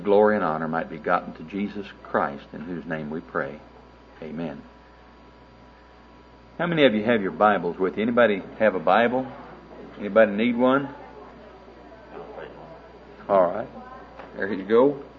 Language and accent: English; Oklahoma City, Oklahoma, United States; I'm not a minister. I'm a layman from Oklahoma City, just an old dumb house builder.